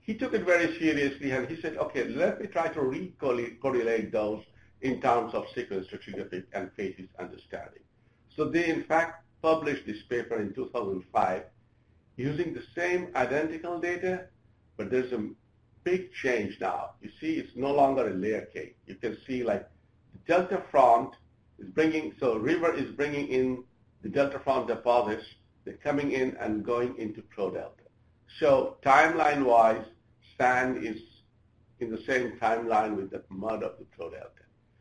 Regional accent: Bangladesh; English is a second language; so this is a metro in my home country, Bangladesh.

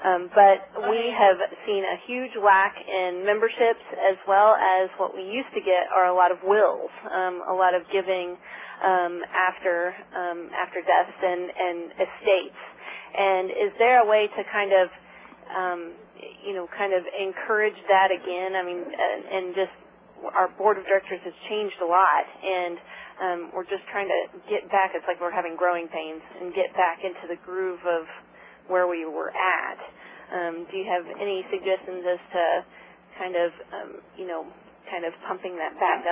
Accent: Evansville, Indiana, United States; I'm from Evansville, Indiana.

